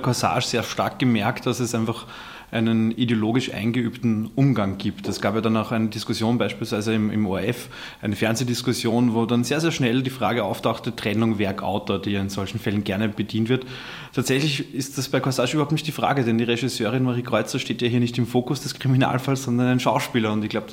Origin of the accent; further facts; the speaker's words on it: Austria; Und als Österreicher, als gelernte Österreicher haben wir es ja immer sehr mit dem Verdrängen.